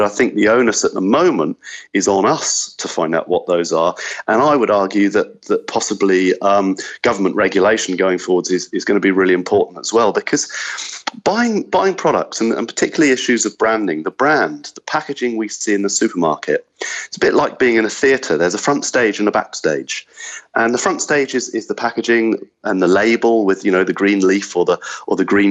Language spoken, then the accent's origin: English; United Kingdom; moved away as an adult; now in Australia; in my home country, the UK, people are very price sensitive. I think one of the things I've noticed living in Australia for 10 years